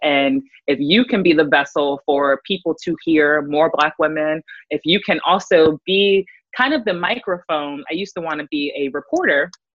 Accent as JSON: {"language": "English", "region": "Virginia", "country": "United States", "tie": "born or raised there", "said": "So I grew up in Virginia. I'm actually here right now, sheltering in place with my family, my parents. I grew up in Virginia, daughter of a pastor."}